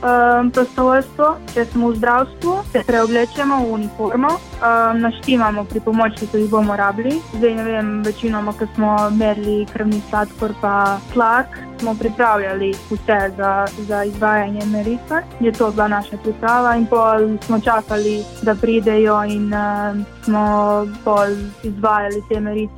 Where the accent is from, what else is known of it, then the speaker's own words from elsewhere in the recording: Bosnia & Herzegovina; now in Slovenia; Ma večinoma poslušam, ker sem iz Bosne, poslušam to balkansko